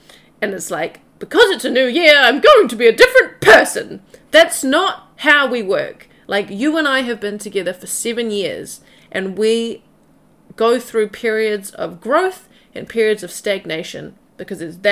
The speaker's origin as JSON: {"language": "English", "country": "New Zealand", "tie": "born or raised there", "said": "I have been to ceremony after ceremony in my life growing up in Aotearoa"}